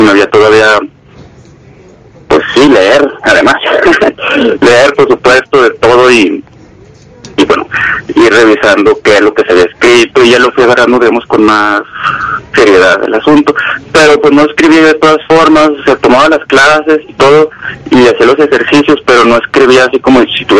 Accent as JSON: {"language": "Spanish", "town": "Torreón", "region": "Coahuila", "country": "Mexico", "tie": "born or raised there", "also_born_or_lived": "Mexico City / San Luis Potosí", "said": "yo soy de Torreón, Coahuila. Aquí nací y aquí he vivido pues casi todos mis 30 años. Alguna vez estuve viviendo en el DF, en San Luis, pero pues básicamente la mayor parte de mi vida he estado aquí, en Torreón."}